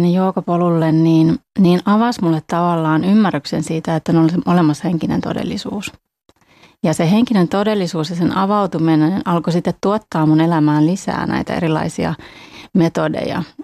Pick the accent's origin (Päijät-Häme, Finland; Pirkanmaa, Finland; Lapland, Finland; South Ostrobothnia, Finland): Pirkanmaa, Finland; Lempäälä; also born or lived in Tampere; ja tuun Tampereelta. Lapsuuteni vietin Lempäälässä, mutta nyt sitten aikuisena olen asunut tosiaan Tampereella.